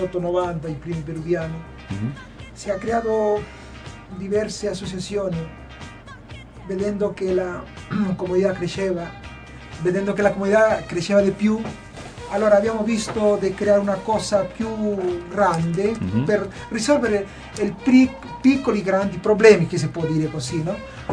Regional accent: Peru; now in Umbria, Italy; vengo proveniente del Sud America, del Perù.

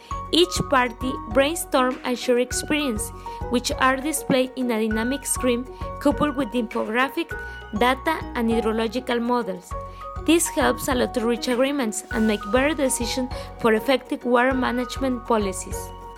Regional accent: Mexico; I come from Mexico and I work as a water specialist at the Water Center for Latin America and the Caribbean in Monterrey.

